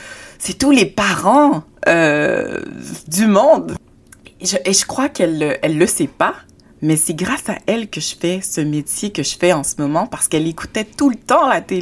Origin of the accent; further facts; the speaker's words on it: Montreal, Quebec, Canada; also born or lived in Haiti; Je suis née en Haïti et je suis arrivée au Canada, j'avais à peu près 6 ou 7 ans, mais j'ai grandi à Montréal.